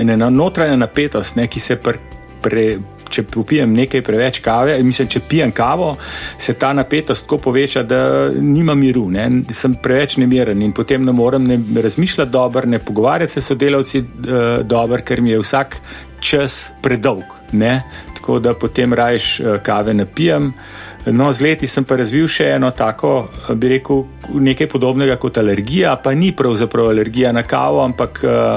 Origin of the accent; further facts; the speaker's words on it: Ljubljana, Central Slovenia, Slovenia; jaz sem iz Most, ne, iz Ljubljane, iz Most in sem stanoval zelo blizu lekarne na Zaloški cesti